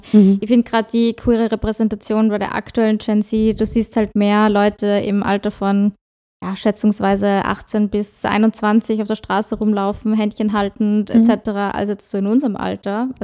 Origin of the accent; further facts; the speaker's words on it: Salzburg, Austria; Ich komme aus Salzburg, wie man vielleicht hört. Ich entschuldige mich schon mal für meinen Dialekt.